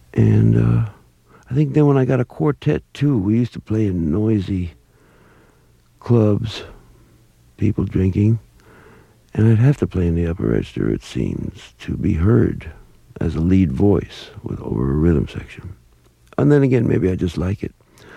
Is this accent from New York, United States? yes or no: yes; Bronx, New York, United States; Yeah, I'm from North Brazil, the Bronx.